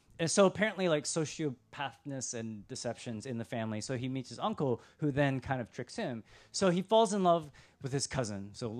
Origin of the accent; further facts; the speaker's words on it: Austin, Texas, United States; When I travel, and people hear I'm from Austin, they in the last couple of years, they ask about one restaurant.